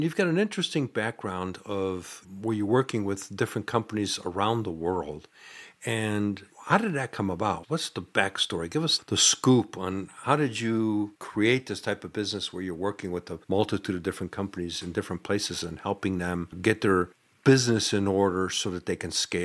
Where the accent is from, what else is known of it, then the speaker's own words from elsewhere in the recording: Detroit, Michigan, United States; from Michigan, where I grew up in the Detroit metro area